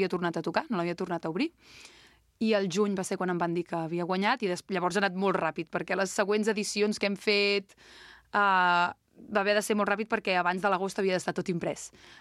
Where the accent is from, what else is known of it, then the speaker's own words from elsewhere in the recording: Sant Llorenç del Penedès, Catalonia, Spain; un dels agraïments és el meu poble Llorenç del Penedès, perquè som així també, ja ho sabem.